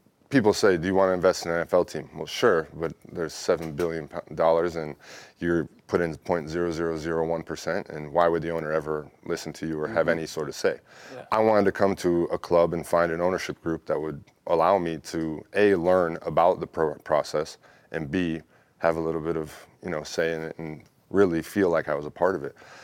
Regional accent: Wisconsin, United States; I'm from Wisconsin, so like Green Bay, you know, it's not a major city

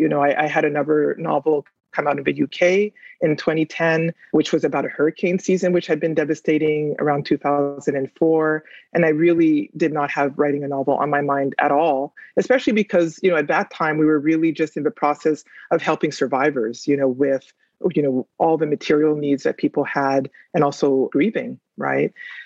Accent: Port-au-Prince, Ouest, Haiti; Yeah, I'm originally from Haiti. I'm from Port-au-Prince.

